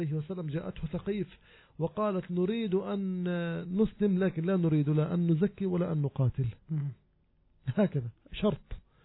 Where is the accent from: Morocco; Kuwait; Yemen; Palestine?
Palestine; عندنا في فلسطين